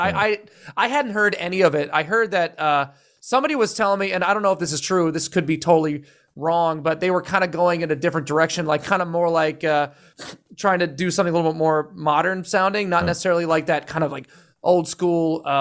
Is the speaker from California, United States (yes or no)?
no; Pennsylvania, United States; Yeah, they were like the local heroes growing up in Pennsylvania.